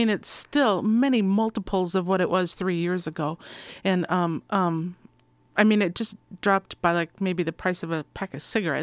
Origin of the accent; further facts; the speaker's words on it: Minnesota, United States; moved away; I mean, I'm from Minnesota. I got family back there